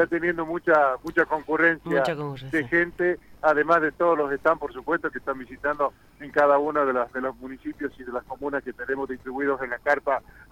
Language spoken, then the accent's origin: Spanish; Tucumán, Argentina